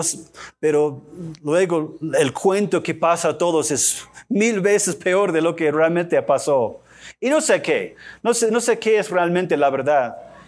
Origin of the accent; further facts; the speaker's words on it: United States; Spanish is a second language; creo que pensó que como gringo estuve confundido en mi español y quizás hablé mal.